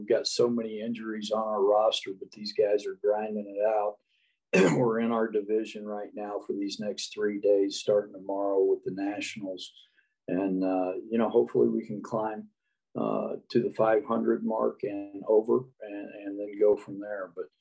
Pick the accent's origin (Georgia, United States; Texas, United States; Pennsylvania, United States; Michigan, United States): Texas, United States; Arlington; Well, yeah, you know, I grew up in Arlington, Texas